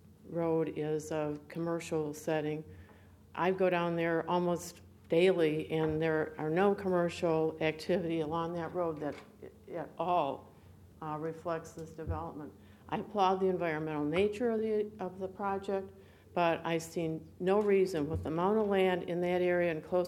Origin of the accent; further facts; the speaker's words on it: Milton, Delaware, United States; from Milton, Delaware